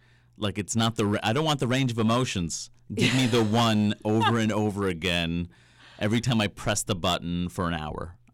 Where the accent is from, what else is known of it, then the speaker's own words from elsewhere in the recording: New York, United States; and me politely trying to say, "Well, I'm from New York,"